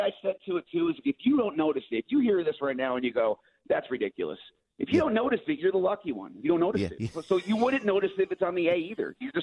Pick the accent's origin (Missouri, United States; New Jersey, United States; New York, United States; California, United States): New York, United States; Albany; I'm from Albany originally, actually.